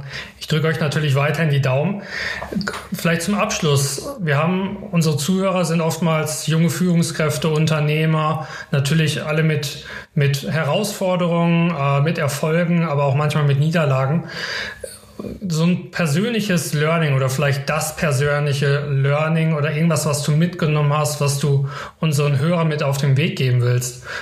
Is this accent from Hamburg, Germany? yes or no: no; Karlsruhe, Baden-Württemberg, Germany; Okay, also für mich als Karlsruher natürlich einerseits erfreulich